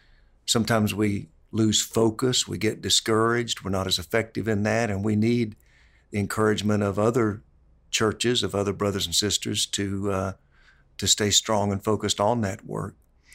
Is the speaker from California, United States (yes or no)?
no; Pawhuska, Oklahoma, United States; I was born and raised in Oklahoma, in a small town, Pawhuska, Oklahoma.